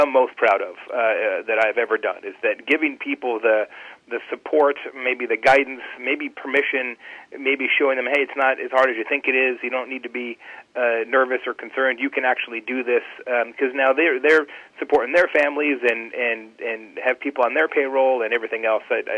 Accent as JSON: {"language": "English", "region": "Arizona", "country": "United States", "lives_now": "Indiana, United States", "said": "I'm originally from Arizona. I live in Indiana now."}